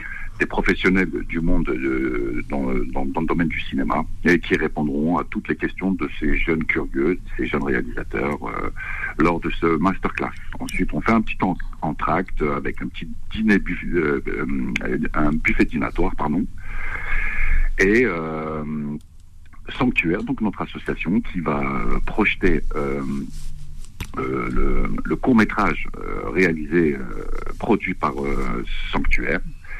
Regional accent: Mantes, Île-de-France, France; Alors, effectivement, Cannes, on va dire que de chez nous, à Mantes, pour beaucoup de jeunes réalisateurs, ça paraît inaccessible.

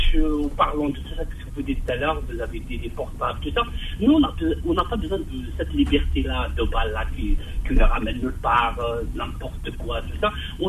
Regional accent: Bouira Province, Algeria; Moi, je suis entre Tizi Ouzou et Bdjaïa au milieu de Bouira.

